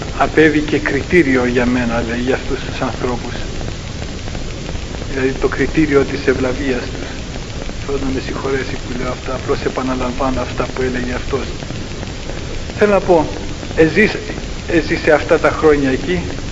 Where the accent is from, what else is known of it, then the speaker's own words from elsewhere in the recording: Cyprus; άλλωστε είμαι ένας από τους Κυπρίους αυτούς